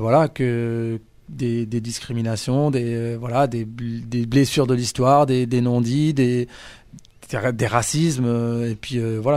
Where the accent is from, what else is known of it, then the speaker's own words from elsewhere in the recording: Roubaix, Hauts-de-France, France; là où j'ai grandi, donc c'était vraiment Roubaix dans le quartier entre guillemets et c'était le quartier de la Potainerie, donc c'est un quartier populaire, vraiment très populaire et voire par certains endroits pauvres.